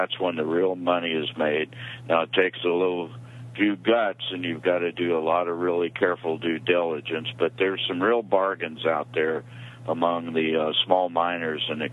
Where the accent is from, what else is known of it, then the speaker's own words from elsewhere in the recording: New Mexico, United States; But I'm from New Mexico, and it was very easy for me to vote for the ex-governor of New Mexico for president.